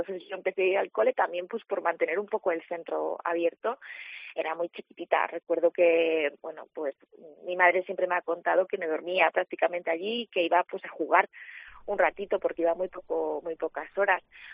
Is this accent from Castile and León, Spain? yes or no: no; Alcalá de Henares, Community of Madrid, Spain; born there; yo nací en Madrid, en Alcalá de Henares. Y por cuestiones de trabajo y también de valores personales, mis padres decidieron que nos íbamos al pueblo a vivir.